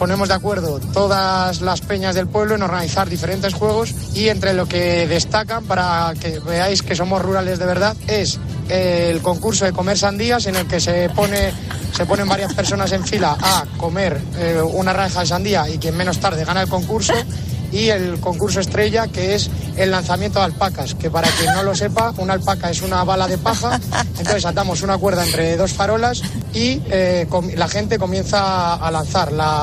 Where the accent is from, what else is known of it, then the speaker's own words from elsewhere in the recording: Rascafría, Community of Madrid, Spain; Soy de Rascafría, estamos volviendo ahora mismo, mi pareja y yo, de las fiestas del pueblo